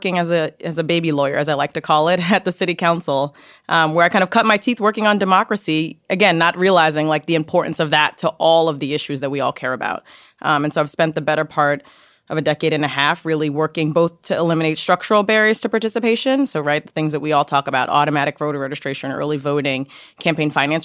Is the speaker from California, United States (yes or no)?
no; Yonkers, New York, United States; I grew up in Yonkers in the Bronx, so I'm a native New Yorker, a unicorn of such, if you will, because I've been here my whole life.